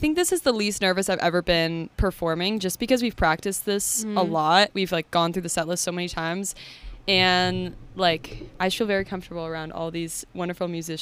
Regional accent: San Diego, California, United States; I'm from SD.

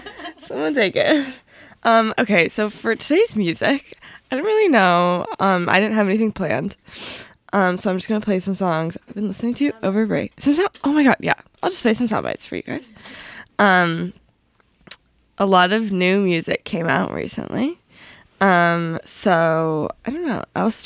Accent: Colorado, United States; I didn't grow up with a lot of rain, so that's exciting. I grew up in Colorado, so it's really dry.

